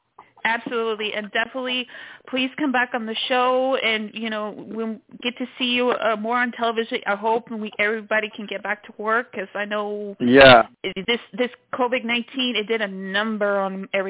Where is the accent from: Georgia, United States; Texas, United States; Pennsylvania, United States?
Texas, United States; Houston; I'm from Houston, Texas.